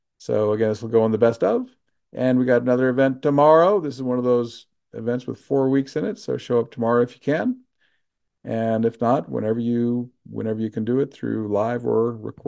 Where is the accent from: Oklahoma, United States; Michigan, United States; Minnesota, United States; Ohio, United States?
Oklahoma, United States; I can say that I was born and raised in Oklahoma.